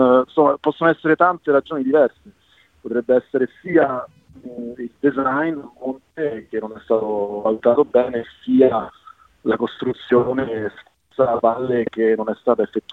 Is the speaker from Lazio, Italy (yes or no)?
yes; Rome, Lazio, Italy; io sono di Roma, a Roma vivo in un palazzo a Pratica